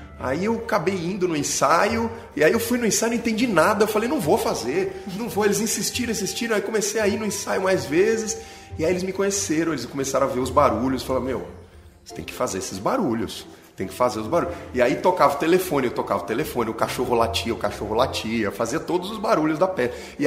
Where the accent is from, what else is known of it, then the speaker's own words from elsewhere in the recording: São Paulo, Brazil; eu sou nascido e criado em São Paulo, na megalópole, no meio da floresta de prédios aqui, e fui morar no campo, fui morar num lugar onde eu não tinha vizinho, fui morar dentro do Parque Estadual ali, que você conhece bem, em Campos do Jordão, e morei lá durante um ano